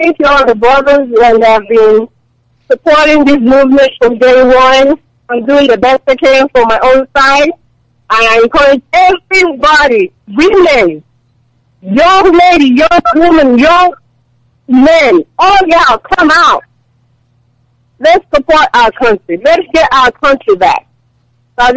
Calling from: Richmond, Virginia, United States; I'm calling from Richmond, Virginia.

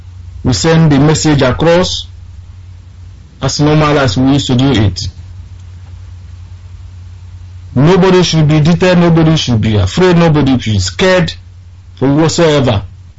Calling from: London, United Kingdom; I'm calling from London here.

